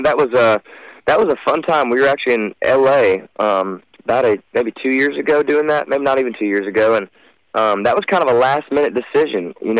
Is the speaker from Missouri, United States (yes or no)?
no; Florida, United States; I grew up in Florida.